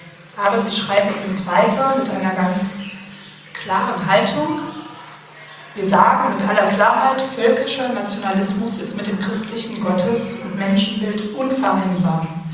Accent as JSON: {"language": "German", "town": "Leipzig", "region": "Saxony", "country": "Germany", "said": "Ich komme selbst aus Leipzig, bin seit 2 Jahren Redakteurin bei der katholischen Zeitschrift Tag des Herrn. Die erscheint in den 5 Bistümern im Osten Deutschlands und ich bin selbst evangelische Christin."}